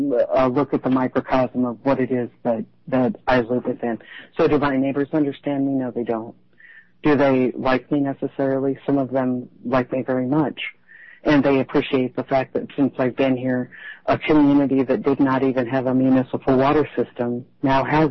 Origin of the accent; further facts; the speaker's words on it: Iowa, United States; also born or lived in Chicago / New York City; I am not from here. I was originally from Northeast Iowa. I lived in Chicago for 12 years. I lived in New York City for 18 years.